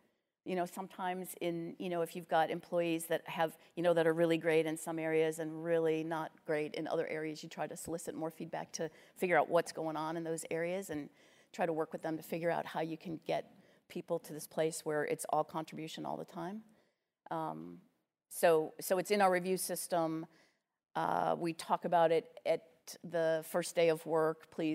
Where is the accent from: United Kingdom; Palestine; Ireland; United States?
Ireland; I'm Irish. That's very Irish, by the way, to admit you are a dummy.